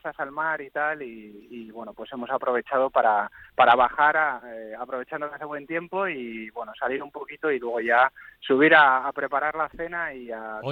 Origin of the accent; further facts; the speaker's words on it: Madrid, Community of Madrid, Spain; porque yo soy de Madrid y bueno, me he quedado siempre en Madrid.